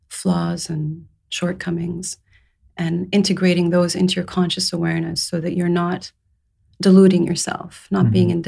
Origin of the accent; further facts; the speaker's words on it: Saudi Arabia; also born or lived in England; So my father is Persian Saudi. My mom's Scottish. I was born in England. I was raised in Saudi Arabia. And then I went to the UK